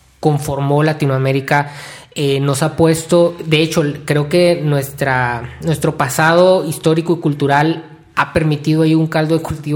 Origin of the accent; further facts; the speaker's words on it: Mexico; porque como mexicano, a lo mejor alguien que está escuchando dice, oye, ¿por qué están hablando de esto?